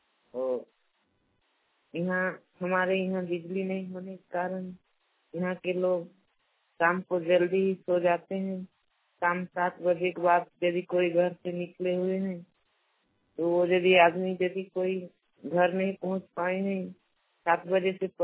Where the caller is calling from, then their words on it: Paru, Jharkhand, India; मैं बोकारो जिला के निवासी हूँ और मेरे गांव का नाम पारू है। मेरी पंचायत मोहन टोली प्रखंड का नाम तकमा जिला बोकारो झारखंड के निवासी। जो हमारे गांव एक जंगल के सामने स्थित है